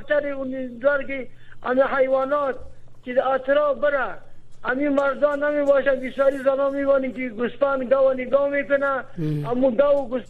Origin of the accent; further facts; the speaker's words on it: Afghanistan; ما افغان هستیم، مسلمان هستیم، از وطن هستیم